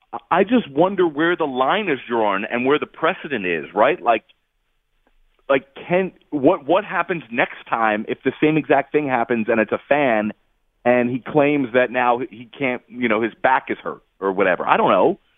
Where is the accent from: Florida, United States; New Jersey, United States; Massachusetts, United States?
New Jersey, United States; Growing up in North Jersey, and watching all these kids